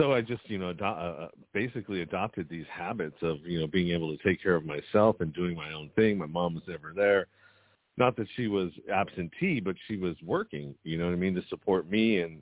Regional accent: Pinole, California, United States; So I grew up in the Bay Area, in a little suburb called Pinole.

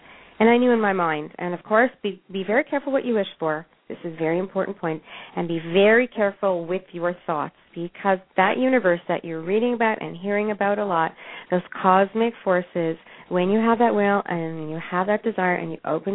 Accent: Montreal, Quebec, Canada; He's Canadian. I'm from Montreal.

